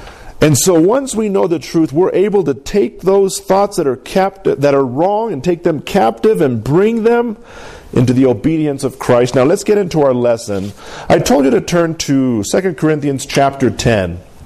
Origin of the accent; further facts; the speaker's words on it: Colorado, United States; I mean, we're from the San Luis Valley. We know green chili, red chili, right?